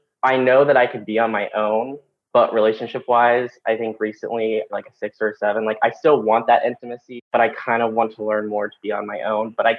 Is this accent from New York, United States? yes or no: no; West Virginia, United States; It actually reminds me of my hometown, growing up in West Virginia.